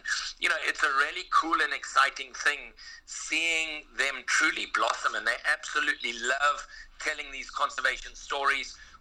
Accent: Zimbabwe; now in South Africa; I actually currently live in South Africa. I was brought up in Zimbabwe

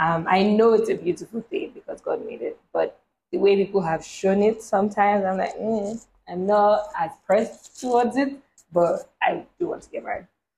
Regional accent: Nigeria; today we're going to be talking about marriage expectations as a Nigerian woman, I guess.

